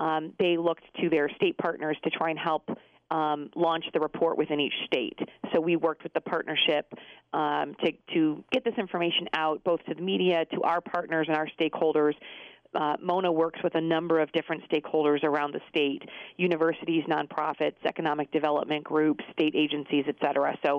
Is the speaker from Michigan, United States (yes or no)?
yes; Michigan, United States; even those of us who've been born and raised in Michigan our whole lives, that was confusing.